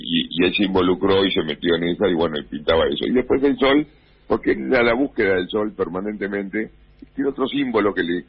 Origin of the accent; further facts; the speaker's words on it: Montevideo, Uruguay; born there; yo que nací en Montevideo, nosotros tenemos un concepto de no vista al río, sino vista al mar, digo, ya desde chico.